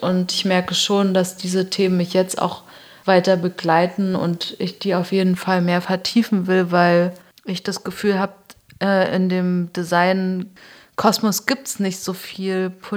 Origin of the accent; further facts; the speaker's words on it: East Germany, Germany; ich komme zum Beispiel aus Ostdeutschland